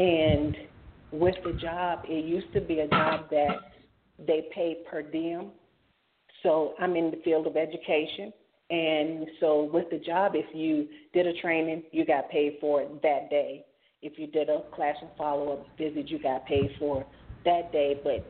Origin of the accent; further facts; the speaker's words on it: Richmond, Virginia, United States; And I'm from Richmond, Virginia, and she's here.